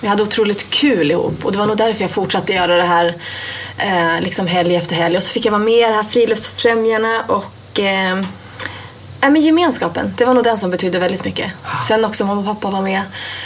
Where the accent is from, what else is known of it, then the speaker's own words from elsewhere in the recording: Umeå, Västerbotten County, Sweden; Jag är uppväxt i Umeå. Född i Umeå och bor i Umeå.